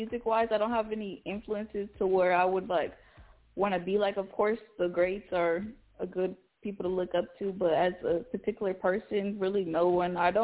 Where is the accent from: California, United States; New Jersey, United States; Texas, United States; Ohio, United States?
California, United States; San Jose; I'm from San Jose, California, the Bay Area.